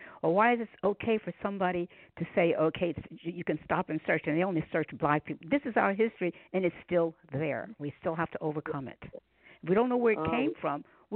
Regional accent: New York, United States; But I was born and raised in New York, so a lot of our black history, a lot of us don't know.

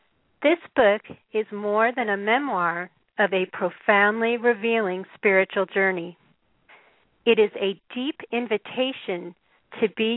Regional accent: Denver, Colorado, United States; I grew up in Denver, and in Denver, football is very popular. And we were Broncos fans

